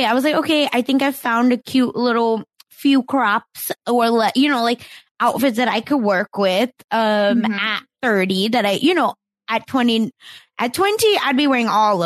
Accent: India; And I was like, because I'm Indian.

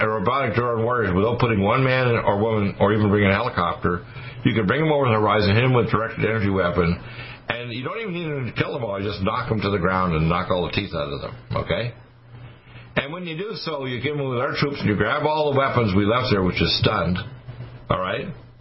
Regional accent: Detroit, Michigan, United States; born there; I was born in Detroit. I could be a U.S. president because I was born in Michigan. All right? My mother was born in North Dakota.

